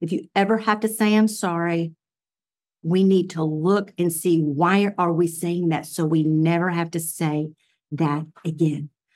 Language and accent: English; Dallas, Texas, United States; Because, you know, like, I grew up in Dallas.